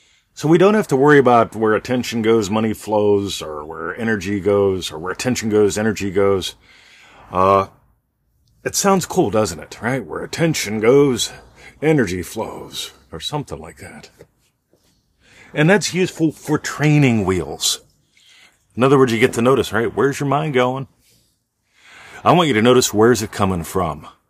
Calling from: Melbourne, Victoria, Australia; I'm attending from Melbourne. Actually, Eltham. It's a little suburb of Melbourne.

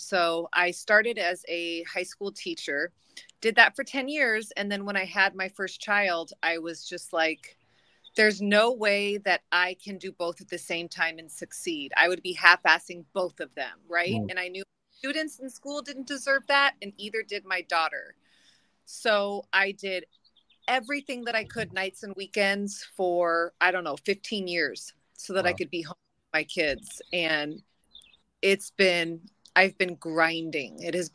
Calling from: California, United States; I live in Orange County, Southern California.

